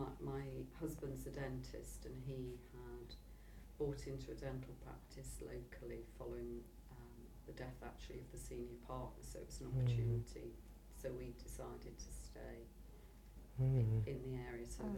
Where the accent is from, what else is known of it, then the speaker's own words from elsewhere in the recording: Birmingham, West Midlands, United Kingdom; So I was born and bred in Birmingham.